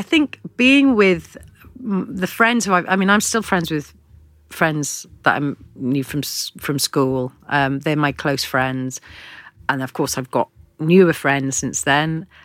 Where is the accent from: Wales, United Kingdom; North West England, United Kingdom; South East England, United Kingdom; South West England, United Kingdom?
Wales, United Kingdom; Porthcawl; it was about my hometown of Porthcawl. And Porthcawl gives me great joy going back there because my mum and dad were there since the 50s